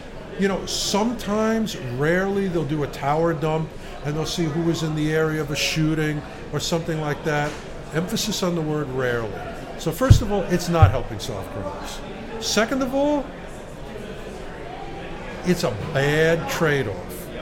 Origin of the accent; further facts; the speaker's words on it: United States; I'm an American. We, like, shot these people.